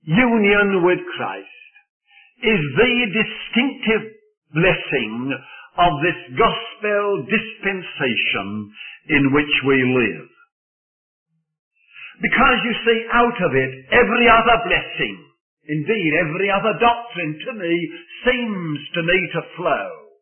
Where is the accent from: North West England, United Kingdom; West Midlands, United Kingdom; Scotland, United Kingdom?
West Midlands, United Kingdom; Birmingham; accent: Brummie; I do that because I come from Birmingham and can't help to do it.